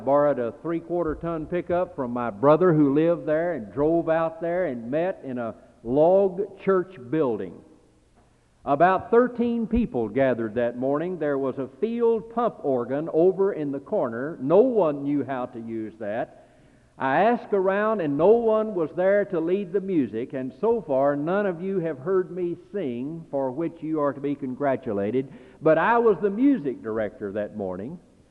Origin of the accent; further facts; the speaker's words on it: the South, United States; I was from the South, and I knew that someone was to take me home for lunch.